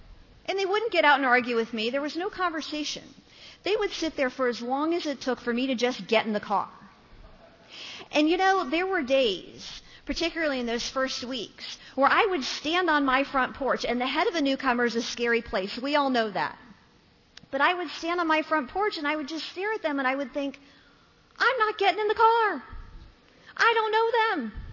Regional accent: Ohio, United States; Now, I was raised in Ohio. We weren't raised with manners.

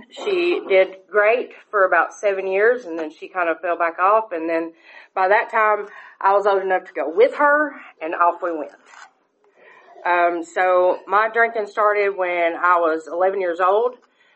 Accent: LJ, Georgia, United States; also born or lived in Dalton; I was born in Dalton, Georgia. I grew up in LJ. That's still where I live now.

